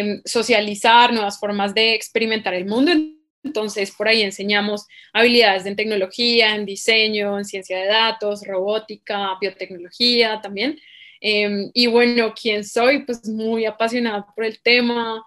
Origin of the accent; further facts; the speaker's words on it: Bogotá, Colombia; accent: Bogotá; now in Medellín, Colombia; Yo soy bogotana, claramente mi acento lo revela, pero ahorita estoy viviendo en Medellín